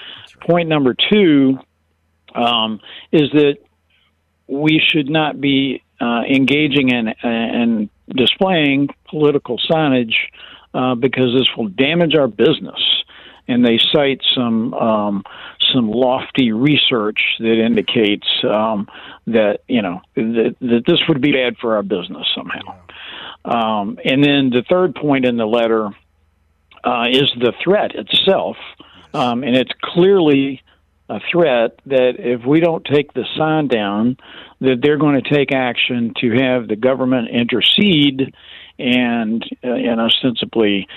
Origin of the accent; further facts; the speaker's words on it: Virginia, United States; I'm born and raised in the Commonwealth. I was raised by my family to be a Virginia gentleman. I thought Virginians were better than this.